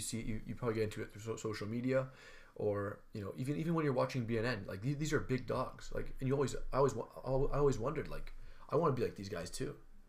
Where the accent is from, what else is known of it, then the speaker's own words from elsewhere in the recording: Toronto, Ontario, Canada; Yeah, so, you know, just like you, I'm from Toronto, Canada.